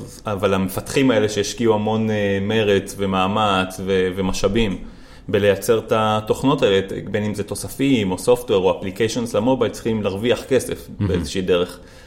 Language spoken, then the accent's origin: Hebrew; Ra'anana, Central District, Israel; also born or lived in Afula / South America; אבל חייתי הרבה שנים בדרום אמריקה וגדלתי ברעננה.